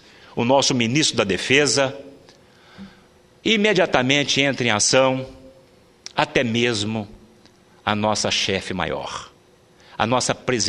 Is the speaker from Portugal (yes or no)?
no; Brazil; sou brasileiro